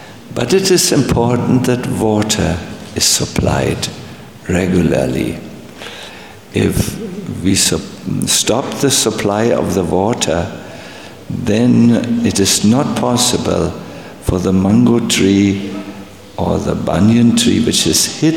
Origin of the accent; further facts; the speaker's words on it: Germany; accent: German; English is a second language; Because I'm speaking English with a strong German accent, no?